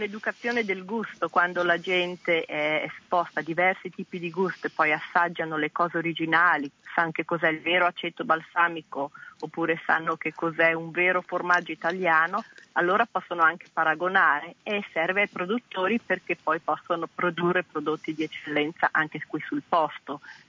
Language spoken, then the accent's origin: Italian; Emilia-Romagna, Italy; Allora, io sono originaria della provincia di Modena, quindi sono cresciuta nella zona